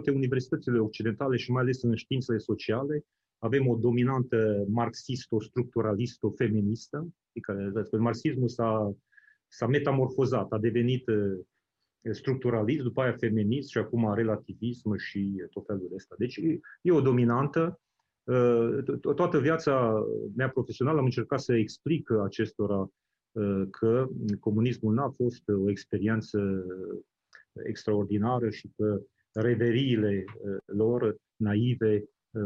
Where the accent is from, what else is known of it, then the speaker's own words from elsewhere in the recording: Transylvania, Romania; accent: Transylvanian; Deci eu sunt originar din Transilvania, din Transilvania. Okay. Și cred că accentul meu e mai mult ardelenesc decât...